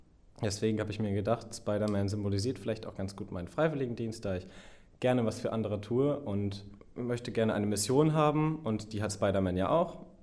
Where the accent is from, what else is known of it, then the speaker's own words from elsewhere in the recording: Wolfsburg, Lower Saxony, Germany; ich bin 18 Jahre alt und ich komme aus Wolfsburg in Niedersachsen